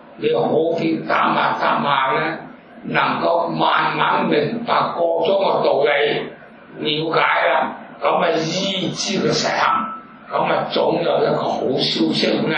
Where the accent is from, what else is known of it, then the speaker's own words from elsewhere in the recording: Hong Kong; 我哋香港人咧，我都聽過好多係要揾人家做事，得有咩着數先？